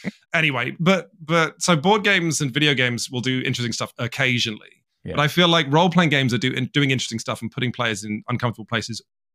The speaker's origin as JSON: {"language": "English", "country": "United Kingdom", "said": "And it made me more uncomfortable and unhappy as a British person reviewing it."}